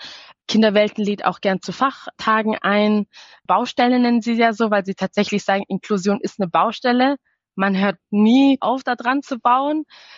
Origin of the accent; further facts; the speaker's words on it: Eritrea; first language Tigrinya; German is a second language; ich komme aus Eritrea, ein eritreisch sprechendes Kind, also Tigrinya sprechen wir